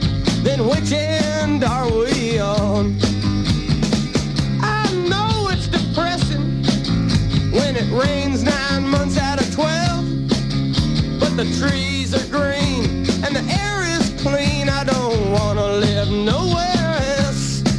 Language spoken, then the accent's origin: English; Oregon, United States; but I'm proud to say out of the USA, I'm from Oregon.